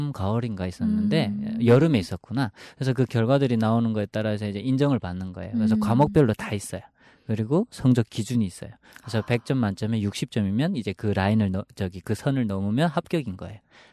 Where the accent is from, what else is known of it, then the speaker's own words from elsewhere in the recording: North Korea; now in South Korea; 우리 고향 사람들 탈북자들을 위한